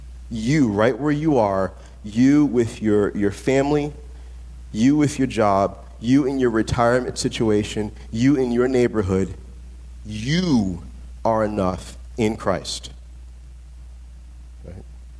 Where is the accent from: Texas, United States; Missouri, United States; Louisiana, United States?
Louisiana, United States; New Orleans; I'm from New Orleans, and Alyssa and I got wiped in Katrina and did relief work in after Hurricane Katrina.